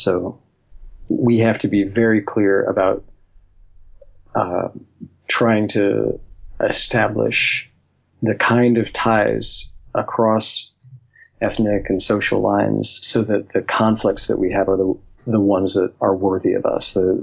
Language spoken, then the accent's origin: English; the South, United States; I'm from the South. It's a familiar story